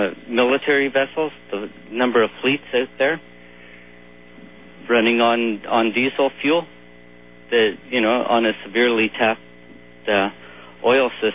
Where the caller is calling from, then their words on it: British Columbia, Canada; I'm calling from Tassus, British Columbia.